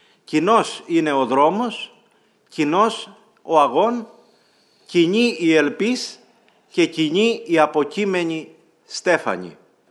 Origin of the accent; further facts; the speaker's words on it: Crete, Greece; όπως λένε στο χωριό μου στην Κρήτη